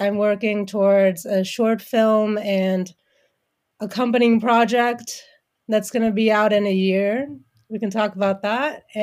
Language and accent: English; Bangladesh; also born or lived in Arkansas, United States; And he was from Bangladesh. And I said, I'm from Bangladesh.